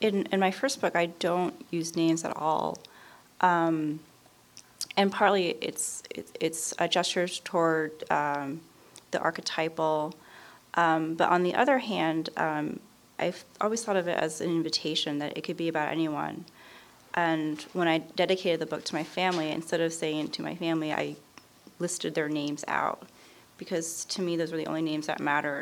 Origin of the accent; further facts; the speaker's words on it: Elizabeth, New Jersey, United States; In Elizabeth, too, is just the name of the town I grew up in New Jersey. And when I moved back to Jersey City, I kept thinking, I should go back to, it was only about, you know, 3 miles from where I grew up